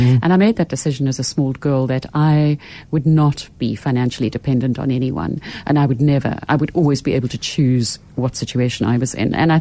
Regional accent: Brits, North West, South Africa; I grew up in Brits, which is outside of Pretoria, on a small holding.

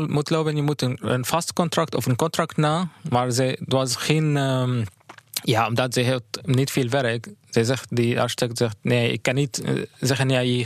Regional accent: Syria; Dutch is a second language; moved away as an adult; now in Netherlands; Ik kom uit Syrië. Ik heb een Palestijnse achtergrond, maar ik was in Syrië geboren, gegroeid en gestudeerd. En gewerkt ook.

